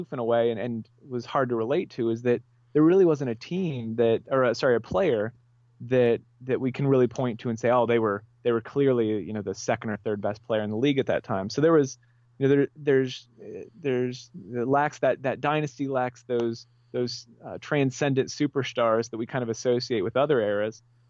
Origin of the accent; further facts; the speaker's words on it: Columbus, Ohio, United States; I grew up in Columbus when Ohio State was really good back in the early 90s.